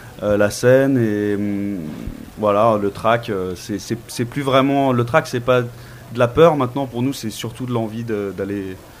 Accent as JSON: {"language": "French", "town": "Saint-Étienne", "region": "Auvergne-Rhône-Alpes", "country": "France", "said": "On vient de Saint-Étienne."}